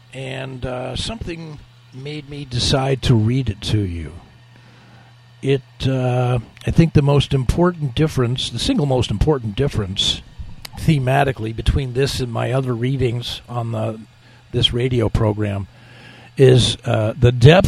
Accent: California, United States; American woman that he met here in the Bay Area, and they raised four kids. I was number two. And we grew up in the Lutheran Church.

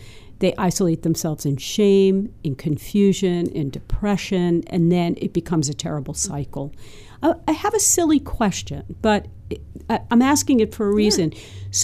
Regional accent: Miami, Florida, United States; And I grew up in Miami.

